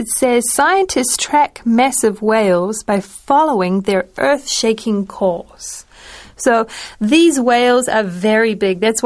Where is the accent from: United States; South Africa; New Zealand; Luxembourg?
New Zealand; New Zealand.